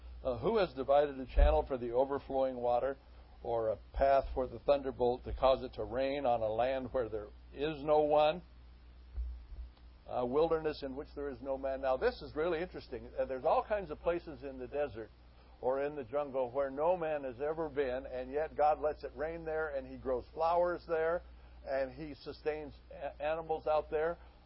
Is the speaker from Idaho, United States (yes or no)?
yes; Idaho, United States; As a kid growing up in Idaho, we had those.